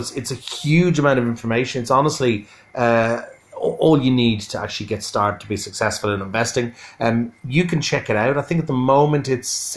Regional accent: Ireland; accent: Irish; People love hearing my Irish accent. I hear that all the time.

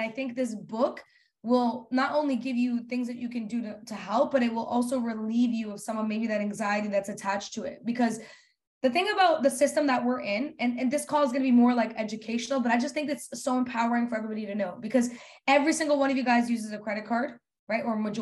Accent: Canada; It is more American based, which I am Canadian.

